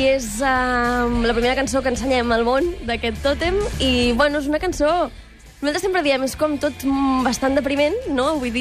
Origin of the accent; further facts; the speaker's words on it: Barcelona, Catalonia, Spain; som de ciutat de Barcelona i la natura ens queda una mica lluny